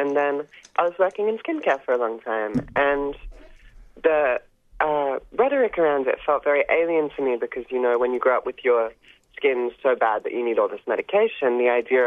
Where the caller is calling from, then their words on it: Victoria, Australia; I'm joining from Woiwurrung country.